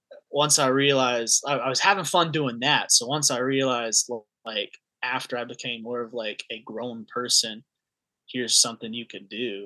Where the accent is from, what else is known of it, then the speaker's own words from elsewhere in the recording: North Carolina, United States; Western North Carolina is the home base, but I'm kind of comfortable playing anywhere in my home state right now.